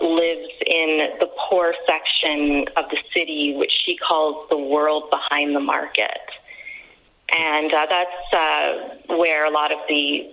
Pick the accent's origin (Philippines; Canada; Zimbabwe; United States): Canada; Toronto, Ontario; I am from Toronto, Canada.